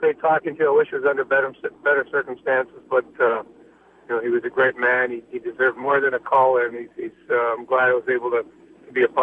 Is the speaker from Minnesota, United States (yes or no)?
no; Hartford, Connecticut, United States; we're going to have the All-Star game in Hartford. It's my hometown, my home rink